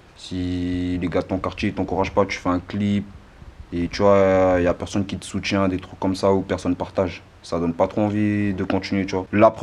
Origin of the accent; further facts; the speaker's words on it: Strasbourg, Grand Est, France; Je viens de Cronenbourg Ouest